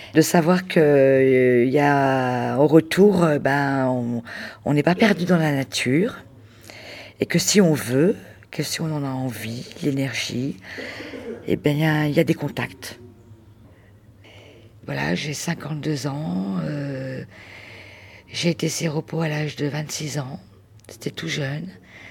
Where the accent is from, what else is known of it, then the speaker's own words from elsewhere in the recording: Lyon, Auvergne-Rhône-Alpes, France; Moi, je viens de Lyon, donc j'ai fait un petit chemin pour venir dans cette maison de vie